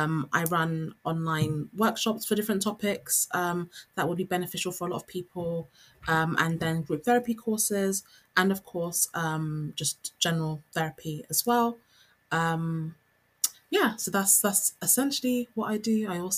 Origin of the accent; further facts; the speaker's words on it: Nigeria; whereas in where I'm from anyway, so I'm West African, I'm Nigerian